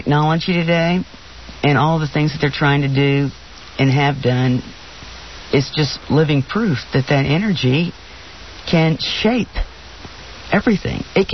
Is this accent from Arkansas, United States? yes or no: no; Missouri, United States; I'm from Missouri. Show me.